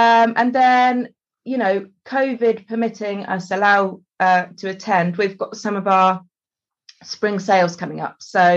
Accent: South West England, United Kingdom; and I'm from Devon, so I'd established my Red Ruby Devon herd.

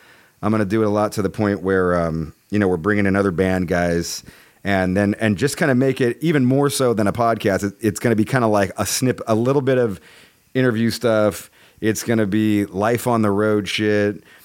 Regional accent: California, United States; the thrash stuff that we grew up here in the Bay Area

